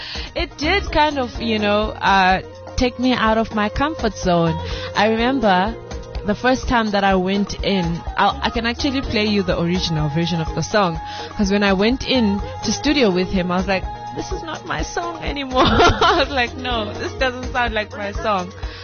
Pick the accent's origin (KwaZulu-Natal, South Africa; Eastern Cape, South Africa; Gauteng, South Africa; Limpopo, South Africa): Eastern Cape, South Africa; East London; So, Moby Dixon is from East London. Mm-hmm. And that is my hometown, my Eastern Cape hometown.